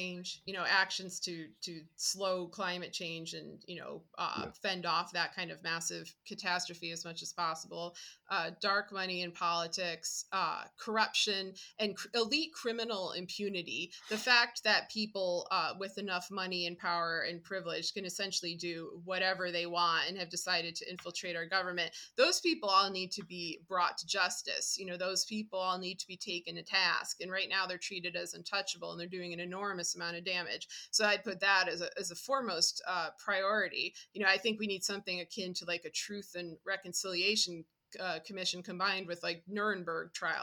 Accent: United States; I was always aware, of course, you know, you can't not be, growing up in America, that our laws were not always practiced on paper.

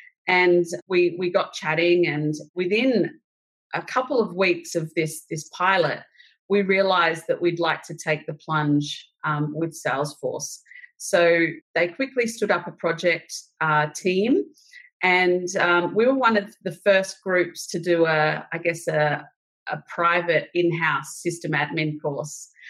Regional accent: Sydney, New South Wales, Australia; So I grew up in Sydney's Northern Beaches, and I went to an all-girls school

